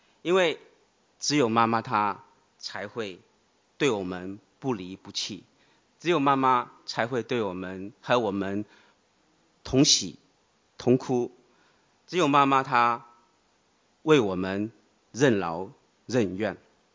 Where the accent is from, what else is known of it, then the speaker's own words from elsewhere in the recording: Wenzhou, Zhejiang, China; 小时候我在温州长大，温州这个地方虽然有个温字，但冬天它并不温暖啊。冬天也像上海、杭州这些江南的地方一样，它其实是很冷的。